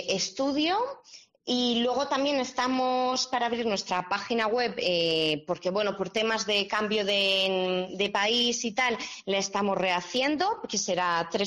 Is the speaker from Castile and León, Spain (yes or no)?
yes; Segovia, Castile and León, Spain; Yo quería volver a Segovia, de donde soy, donde tengo mi familia y mis amigos